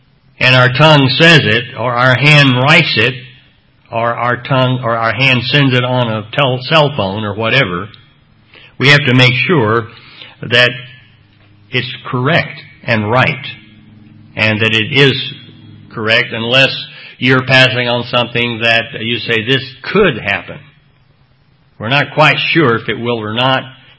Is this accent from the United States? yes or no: yes; Texas, United States; I said, "Well, I'm a Texan, and we just say whatever comes to our mind at the point in any way we want to say it